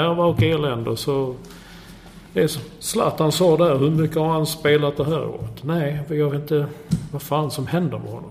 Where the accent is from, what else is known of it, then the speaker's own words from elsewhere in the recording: Sweden; som svensk journalist så har man inte de resurserna att lägga så mycket tid på att försöka hitta det.